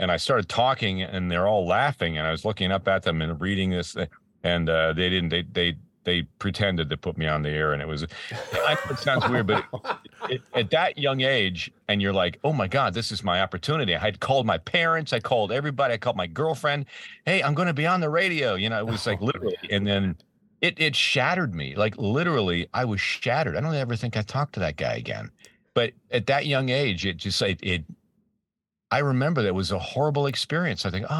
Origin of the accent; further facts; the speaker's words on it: Peterborough, Ontario, Canada; now in Ventura County, United States; There was a big station in town in my hometown. You know, in the scheme of things, they were big when I was growing up there. And it was a place called Peterborough, Ontario, in Canada.